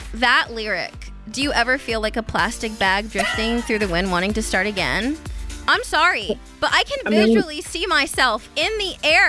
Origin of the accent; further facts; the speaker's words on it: Stockton, California, United States; Go to Stockton, California, honey. Stockton ranked my hometown 81st place on the list.